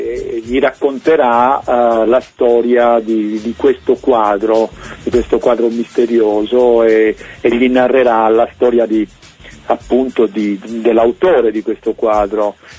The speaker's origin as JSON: {"language": "Italian", "region": "Calabria", "country": "Italy", "tie": "born there", "also_born_or_lived": "Germany", "moved": "as an adult", "lives_now": "Trentino, Italy", "said": "della mia vita dove ho vissuto più a lungo, vissuto a lungo anche in Germania, e sono nato in Calabria, però a 20 anni sono partito dalla Calabria, quindi sono stato più tempo, più a lungo in Trentino"}